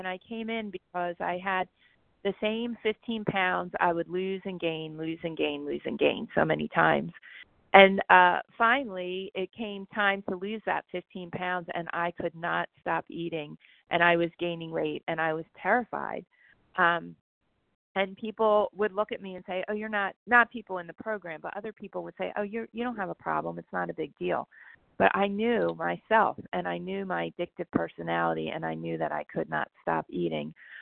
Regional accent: New Jersey, United States; I'm from New Jersey.

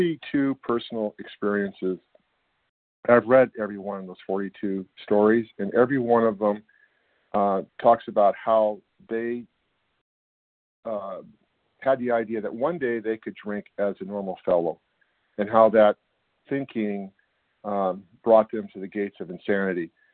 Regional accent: California, United States; I'm from California.

